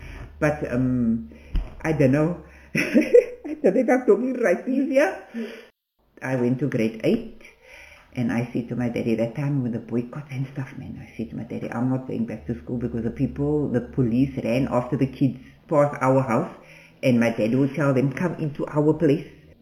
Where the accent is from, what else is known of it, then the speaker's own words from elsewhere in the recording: Wynberg, Western Cape, South Africa; born there; I was born in Wynberg. That time the people had babies in the houses. My mommy's mom lived in the road Karima lives in, and I was born in their house in Kent Road. I was 10 days old when my dad bought the house in Bath Road